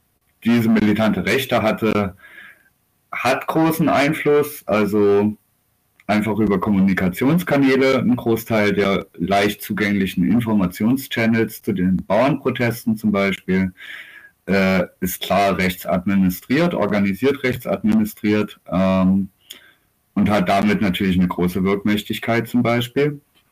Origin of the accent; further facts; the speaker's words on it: Dresden, Saxony, Germany; ich komme aus Dresden